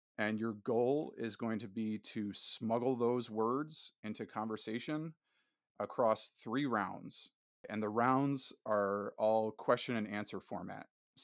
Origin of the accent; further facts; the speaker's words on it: Syracuse, New York, United States; I'm from Syracuse, and I feel like it's kind of in the water out here.